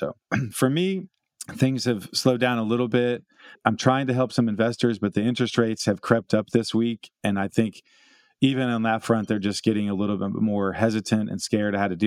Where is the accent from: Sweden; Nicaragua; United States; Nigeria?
United States; Amarillo, Texas; I think that probably goes back to growing up in Amarillo.